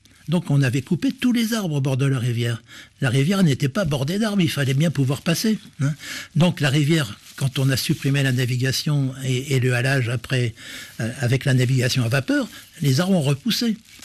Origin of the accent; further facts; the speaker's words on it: France; il faut quand même savoir que chez nous, en Europe, en France